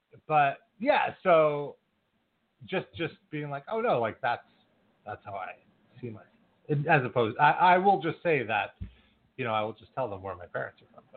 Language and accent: English; United States; I wasn't born in Russia. So, I'm American. I'm really, like, first-generation American.